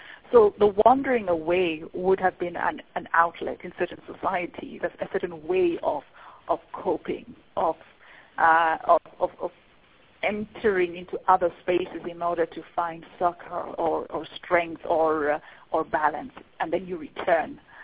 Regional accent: Kenya; I hope I write as a Kenyan, and we are a very multilingual, multicultural society. From the time we're born, we negotiate different languages and different ways of being and different cultures right from the beginning.

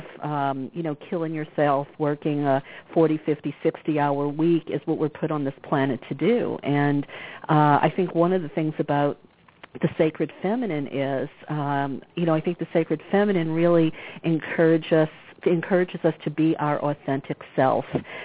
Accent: New Orleans, Louisiana, United States; I come from Southeast Louisiana. You know, I grew up in New Orleans

